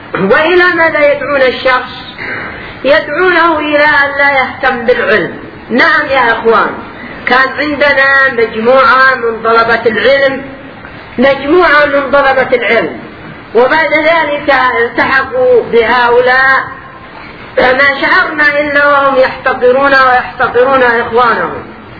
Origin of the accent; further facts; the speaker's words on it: Yemen; عندنا باليمن